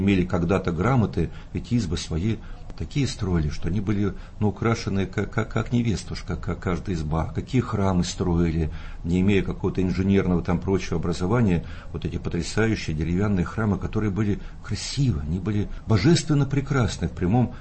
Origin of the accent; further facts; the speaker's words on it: Siberia, Russia; born there; also born or lived in Volga / Moscow / Saint Petersburg / Vyatka; телом я родился в Сибири, потом душой я родился на Волге, потом духом я рождался и через Москву, и через Питер, и потом шлифовался, и в Вятке